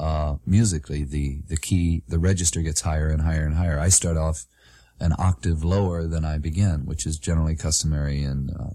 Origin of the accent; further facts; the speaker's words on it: Maryland, United States; because I was born in Maryland, lived there for 13 years